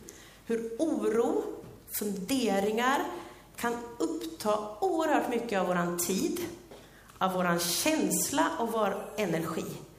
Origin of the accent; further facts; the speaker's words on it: Sweden; Vet inte om det var för att vi är svenskar eller inte